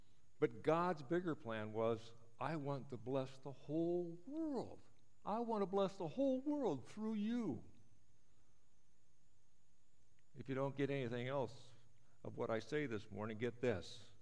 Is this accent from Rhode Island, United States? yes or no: no; California, United States; also born or lived in Oregon; I grew up in Southern California on a dairy where we made a living off of udders. And then we moved to Oregon. We still had a dairy.